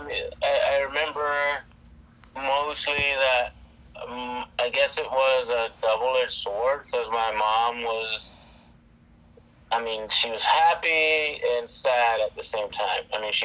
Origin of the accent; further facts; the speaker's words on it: King George, Virginia, United States; also born or lived in Baltimore; So I was born in Baltimore. So all my family is still pretty much there in that city. And then my school years, I grew up in a small kind of suburban D.C. town called King George.